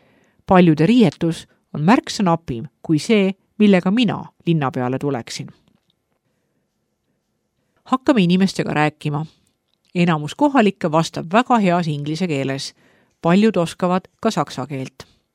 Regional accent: Bihać, Federation of Bosnia and Herzegovina, Bosnia & Herzegovina; Minu kodulinn Bihać ja seda ümbritsev Unasana maakond on peaaegu 100% moslemi elanikkonnaga.

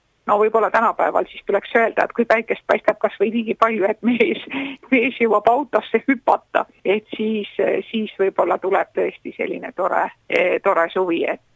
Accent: South Estonia, Estonia; et mina kui Lõuna-Eestlane, et meil on ikkagi tinnuspäiv või tõnnuspäiv

